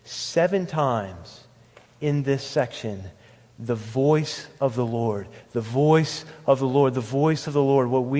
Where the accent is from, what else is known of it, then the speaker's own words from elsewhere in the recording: Pennsylvania, United States; You know, I grew up in Fulton County. You get the storms get to you a little bit earlier over there.